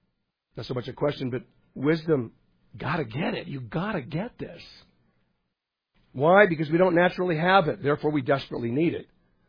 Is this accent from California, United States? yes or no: yes; Burbank, California, United States; born there; Someone asked me today, Where are you from? Where were you born? I said, I was in Burbank.